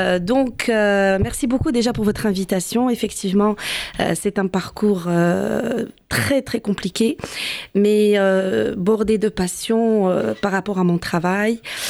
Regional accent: East, Algeria; Donc, moi, je suis de l'Est algérien. Je suis native d'Algérie, mais de l'Est.

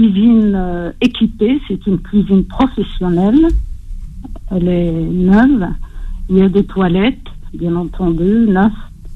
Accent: Courbevoie, Île-de-France, France; Moi, je suis des Hauts-de-Seine, de Courbevoie.

